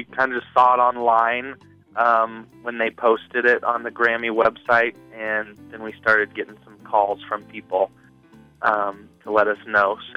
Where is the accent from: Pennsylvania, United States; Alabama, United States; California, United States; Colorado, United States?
Colorado, United States; Denver; We grew up together in Denver. We've known each other since we were 3 years old